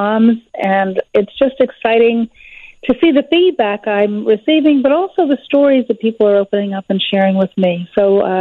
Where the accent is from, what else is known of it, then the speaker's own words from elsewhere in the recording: Chicago, Illinois, United States; When the music stopped, I was in New York, and needless to say, no one back home in Chicago is interested in me returning from New York